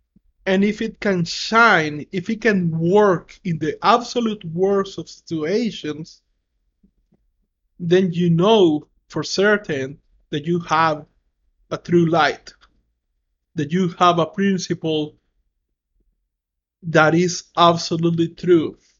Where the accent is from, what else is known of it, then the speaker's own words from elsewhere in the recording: El Salvador; English is a second language; And the reason why I started to learn these things is because, again, I come from El Salvador, and I came from the absolute worst position to start a business.